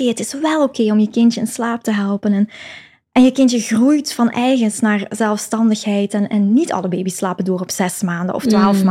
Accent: Belgium; now in Netherlands; Ik ben afkomstig van België, maar ik woon wel in Nederland, in Nederlands Limburg.

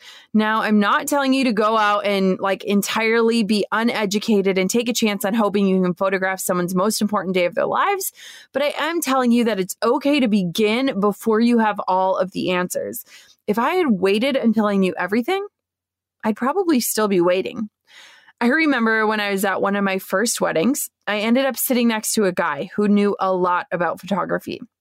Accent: Minnesota, United States; I was over 6 hours away from my hometown in Minnesota.

